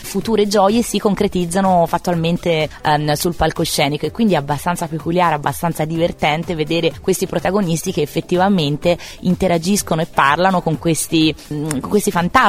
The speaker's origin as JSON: {"language": "Italian", "town": "Campi Bisenzio", "region": "Tuscany", "country": "Italy", "said": "Io sono fiorentina, anche se sono insomma campigiana, sono di paese, quindi sono una ragazza di campagna."}